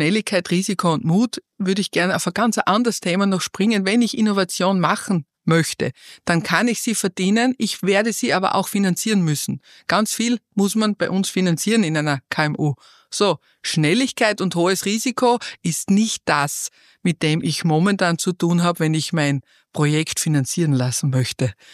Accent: Austria; der gerade bei uns in Österreich, finde ich, ganz entscheidend ist.

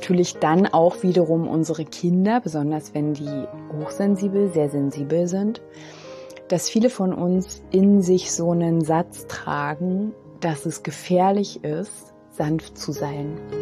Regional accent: East Germany, Germany; also ich bin ja aus dem Osten, da war das ja so, ne?

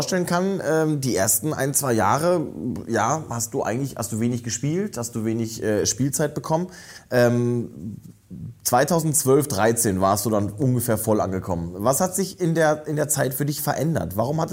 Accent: Germany

